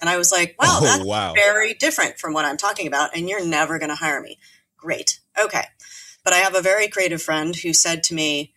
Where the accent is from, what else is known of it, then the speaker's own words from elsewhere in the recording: California, United States; I didn't make sense in LA, even though I'm from California. I was born a couple hours north of there.